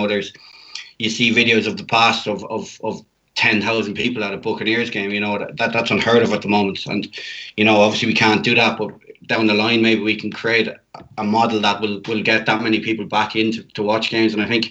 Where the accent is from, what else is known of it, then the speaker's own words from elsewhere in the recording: Carrick-on-Shannon, Connacht, Ireland; I know my local club, my hometown, Carrick and Shannon, you know, they'll have a lot of work to do.